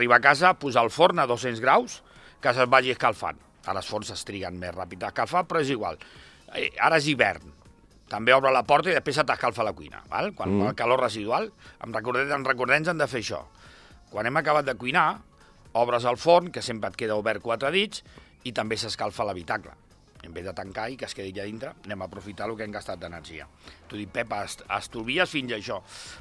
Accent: L'Hospitalet de Llobregat, Catalonia, Spain; No, jo soc d'Hospitalet

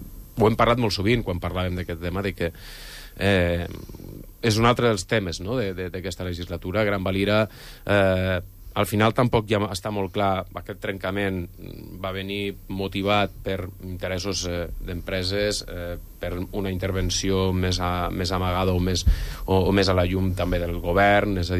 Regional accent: Andorra; A mi, com a andorrà, també amb això em molesta

